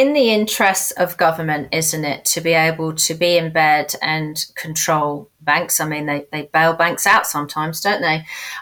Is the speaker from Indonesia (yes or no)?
no; United Kingdom; I'm British, I'm sure you can tell.